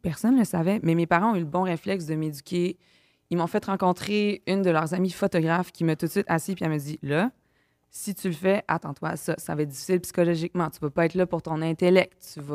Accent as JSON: {"language": "French", "town": "Quebec City", "region": "Quebec", "country": "Canada", "said": "Moi, je viens de la ville de Québec"}